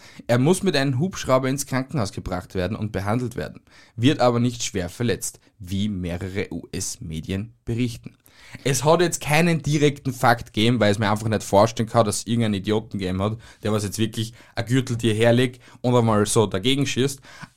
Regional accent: Austria; Nein, es gibt ein Kolibri-Insekt bei uns in Österreich.

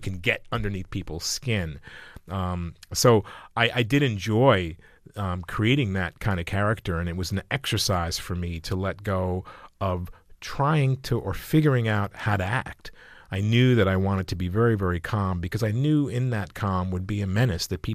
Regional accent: Rome, Lazio, Italy; also born or lived in Copenhagen, Denmark; So I grew up in, I was born in Copenhagen, raised in Rome, Italy. My father is from Naples, Italy, and my mother is from Alabama.

